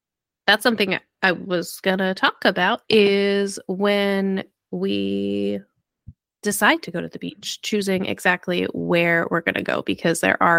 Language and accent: English; New Jersey, United States; Like I grew up in Central Jersey.